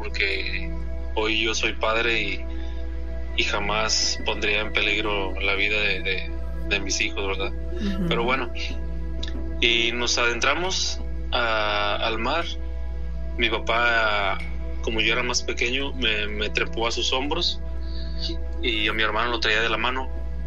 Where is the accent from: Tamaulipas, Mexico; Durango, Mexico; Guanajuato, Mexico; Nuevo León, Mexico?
Tamaulipas, Mexico; Tampico; soy de Tampico, Tamaulipas.